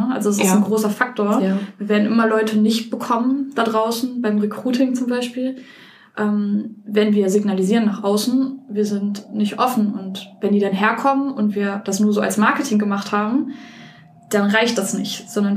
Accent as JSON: {"language": "German", "town": "Duisburg", "region": "North Rhine-Westphalia", "country": "Germany", "tie": "born or raised there", "said": "ich bin aus Duisburg, also ich bin im Westen sozusagen groß geworden"}